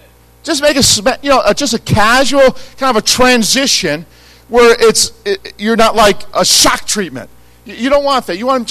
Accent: California, United States; They probably think I'm a weirdo from California.

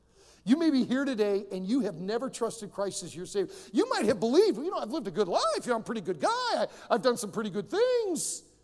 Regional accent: Detroit, Michigan, United States; Years ago, when I was a small boy growing up in the Detroit area, I was about 9 or 10 years of age.

